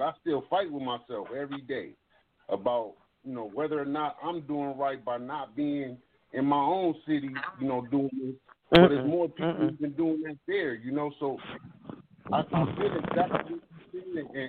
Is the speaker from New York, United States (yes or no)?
no; Watts, California, United States; because I'm from Watts myself, you know, born and raised.